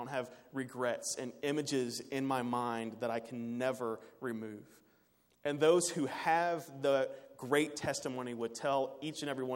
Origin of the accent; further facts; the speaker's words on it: Louisville, Kentucky, United States; born there; I was born in Louisville. Many of you all were born in Ohio. I was born in the 80s.